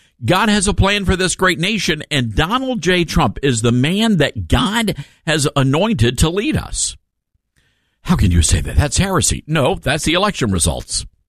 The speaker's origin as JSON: {"language": "English", "region": "the South", "country": "United States", "tie": "born or raised there", "said": "I grew up in the South, right? I didn't go to some Ivy League school. I had to work my way through college."}